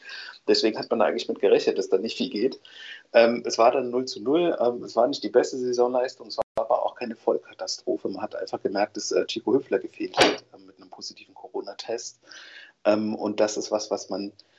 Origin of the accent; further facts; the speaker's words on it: Freiburg, Baden-Württemberg, Germany; Spitzenspiele in der ersten Liga ist man gar nicht gewohnt als Freiburger.